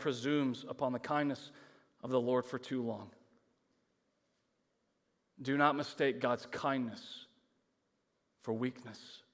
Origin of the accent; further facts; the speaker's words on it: Texas, United States; I mean, we come from Texas.